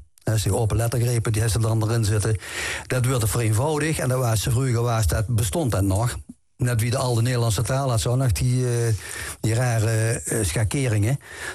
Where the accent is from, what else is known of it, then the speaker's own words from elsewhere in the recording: Venlo, Limburg, Netherlands; ik ben in Venlo opgegroeid. En wie sprak uiteraard sproken Venlo's. Ik zeg al dat ik al mijn moeder die sprak geen Venlo's, want die was niet van hé. Maar mijn vader wel.